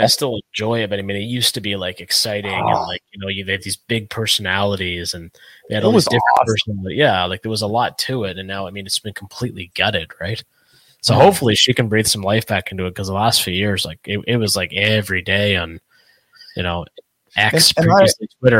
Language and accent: English; Canada; I'm from Canada.